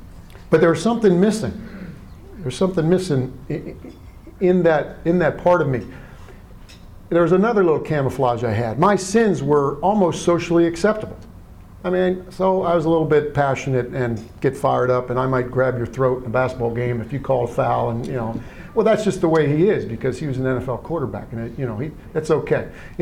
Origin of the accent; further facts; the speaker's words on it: Philadelphia, Pennsylvania, United States; born there; I was born in Philadelphia. I'm the oldest of four children.